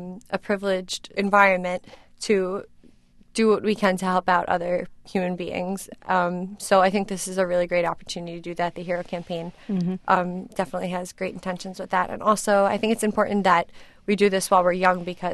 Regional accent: New York City, New York, United States; I grew up in Queens, New York, which is a very diverse area.

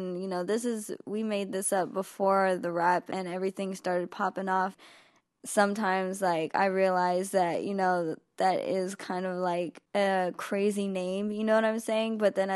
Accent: Oakland, California, United States; now in Los Angeles, United States; growing up in Oakland and then coming down to LA and just seeing the difference between, like, the LA culture and the Bay Area culture.

